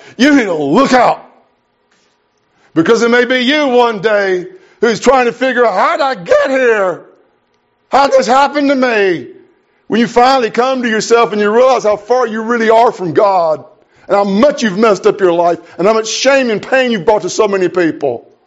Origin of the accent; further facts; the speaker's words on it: Grenada, Mississippi, United States; I grew up in Grenada, Mississippi.